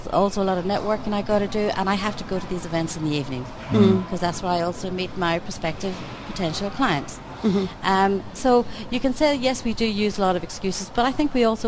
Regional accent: Ireland; also born or lived in London; now in Dubai, United Arab Emirates; I'm originally from Ireland.

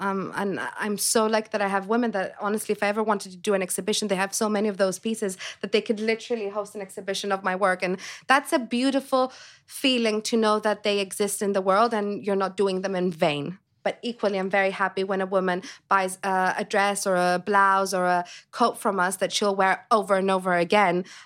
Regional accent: Greece; moved away; And also growing up in Greece, fashion wasn't really an industry that you grew up looking up to.

